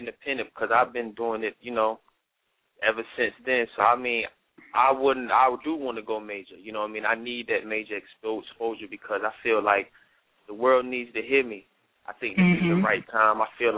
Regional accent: Greenville, North Carolina, United States; I'm originally born and raised Greenville, North Carolina, 252, you know?

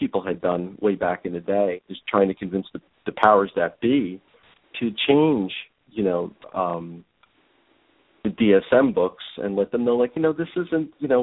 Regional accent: New Jersey, United States; I mean, I'm from New Jersey. We're born angry anyway.

